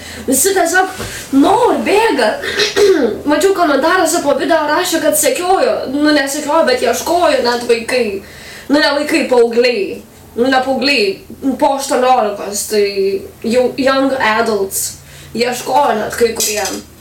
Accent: Kaunas, Kaunas County, Lithuania; Nes aš esu kaunietė

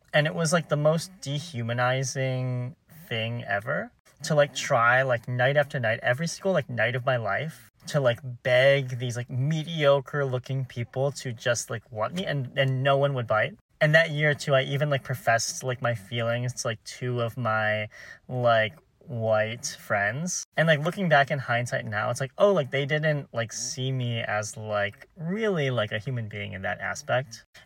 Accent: Ohio, United States; I was involuntarily celibate for a year when I was growing up in Ohio.

